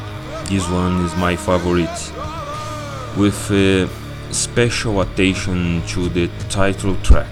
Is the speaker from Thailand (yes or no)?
no; Brazil; English is a second language; from Brazil, and I come to present to you some bands from various metal subgenres from South America to you.